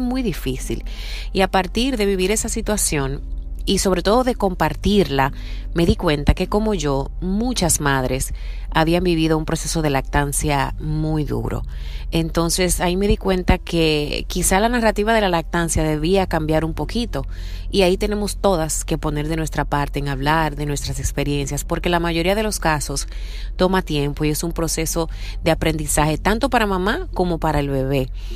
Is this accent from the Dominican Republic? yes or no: yes; Dominican Republic; now in Seattle, United States; Soy dominicana y vivo en Seattle